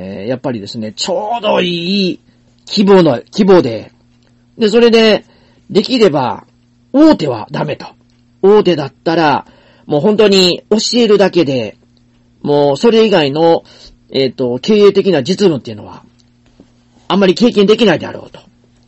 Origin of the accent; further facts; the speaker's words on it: Osaka, Japan; now in Nara, Japan; は大阪で生まれて大阪で育って、ね、勝手にというか、まあうちの親が奈良出身だったということで